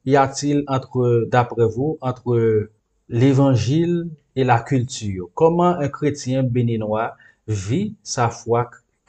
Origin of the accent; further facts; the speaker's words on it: Haiti; Comme vous savez, moi je viens d'Haïti